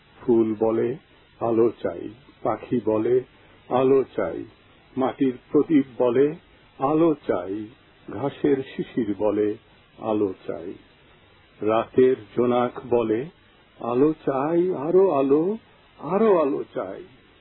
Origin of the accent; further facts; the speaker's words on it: Bangladesh; now in Canberra, Australia; যাতে করে ক্যানবেরায় বাংলাদেশী ছাত্রছাত্রীবৃন্দ এবং আমরা যারা ক্যানবেরায় বাংলাদেশী স্থায়ী প্রবাসী, এদের মধ্যে একটি সেতুবন্ধন তৈরি হয়।